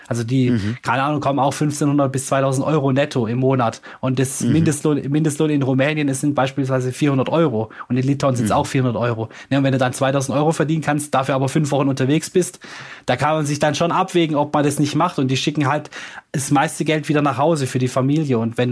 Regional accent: Swabia, Germany; aber ich bin halt Schwabe, ja, gebürtiger Schwabe

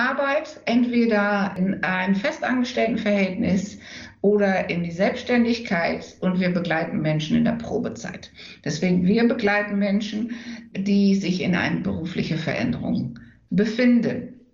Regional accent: Enschede, Overijssel, Netherlands; Wenn ich sage, ich bin Niederländerin, dann ich bin auch tatsächlich Niederländerin, weil ich komme ja aus Enschede.

